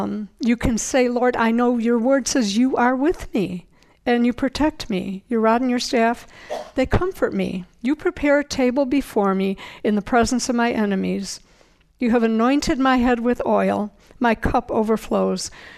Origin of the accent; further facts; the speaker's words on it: Chicago, Illinois, United States; I was born and raised in Chicago, and for years, we lived there for 40 years.